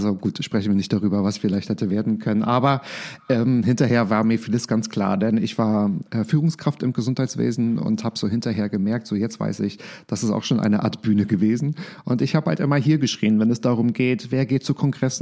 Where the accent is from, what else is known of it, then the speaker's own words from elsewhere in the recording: Berlin, Germany; aus Berlin.